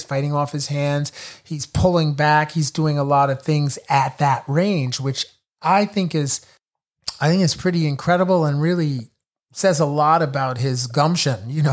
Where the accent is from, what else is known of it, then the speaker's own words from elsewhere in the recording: Brooklyn, New York, United States; Teofimo is from my hometown. He's El Brooklyn. He's from Brooklyn, New York.